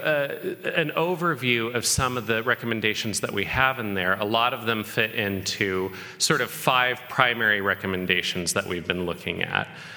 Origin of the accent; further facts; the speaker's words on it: Colorado, United States; I'm from Colorado originally, so I'm very proud of them showing up for that.